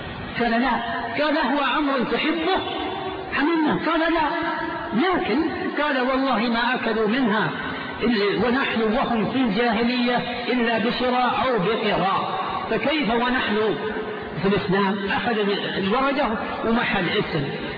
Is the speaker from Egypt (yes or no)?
no; Riyadh, Riyadh Province, Saudi Arabia; وبالأخص مع الأسف عندنا في الرياض فتنة عمياء